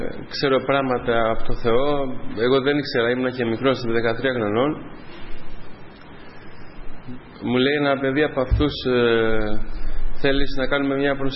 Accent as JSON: {"language": "Greek", "country": "Albania", "second_language": "Greek", "lives_now": "Greece", "said": "Είμαι από Αλβανία."}